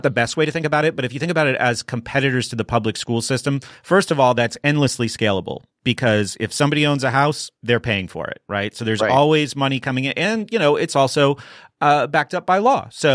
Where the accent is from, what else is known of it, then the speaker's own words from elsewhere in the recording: New Hampshire, United States; like I grew up in New Hampshire and I worked a lot in that area as a teacher and a tutor.